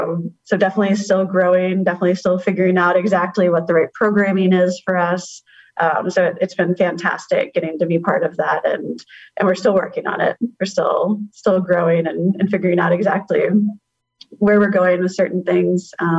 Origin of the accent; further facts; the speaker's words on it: Texas, United States; moved away as an adult; I am from Texas originally. Went to school there as well, but I came to the East Coast once very briefly to look at apartments and then moved my whole life up here.